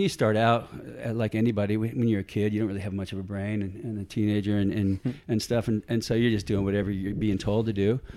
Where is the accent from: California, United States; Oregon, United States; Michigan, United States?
California, United States; San Diego; moved away as an adult; now in Australia; Yeah, so I grew up in San Diego, California. I'm a Yankee once upon a time, now an Aussie.